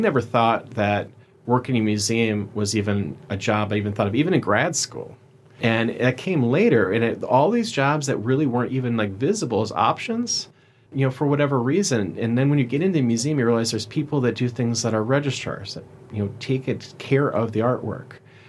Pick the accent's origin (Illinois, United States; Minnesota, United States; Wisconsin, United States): Minnesota, United States; I would go on with a bunch of, growing up in Minnesota, a bunch of Twins cards